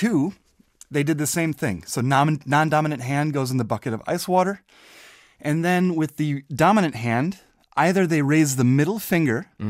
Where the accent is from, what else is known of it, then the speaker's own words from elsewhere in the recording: Wisconsin, United States; I'm from Wisconsin. On the other side of Lake Michigan is Kalamazoo College.